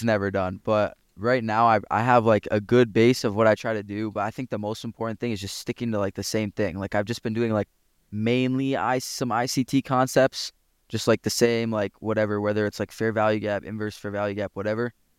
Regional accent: Australia; born there; because I was born in Australia.

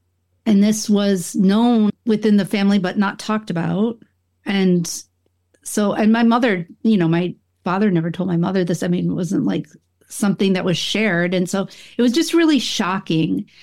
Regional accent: Buffalo, New York, United States; and I grew up in upstate New York. I'm from the Buffalo area, and I also studied photography in Rochester.

